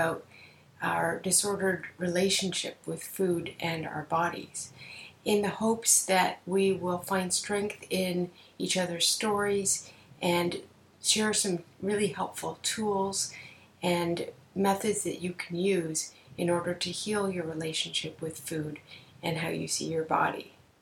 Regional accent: Canada; I'm a Canadian psychotherapist

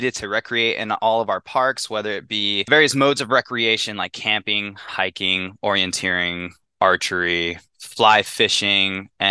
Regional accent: Texas, United States; now in Virginia, United States; I wasn't fortunate enough to grow up here in Virginia. I grew up in Texas

